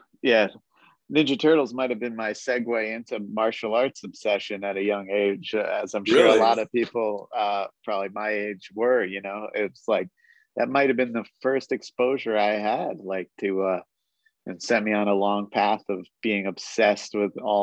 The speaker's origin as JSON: {"language": "English", "region": "New York", "country": "United States", "said": "So I'm from New York, like up in the Hudson Valley, like 2 hours north of the city, but have plenty of connections to the city."}